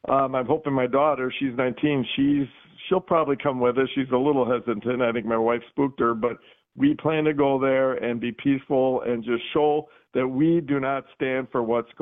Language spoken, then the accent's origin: English; Brookfield, Wisconsin, United States; Yes, I'm from Brookfield. I did look up No Kings. There is one in Brookfield.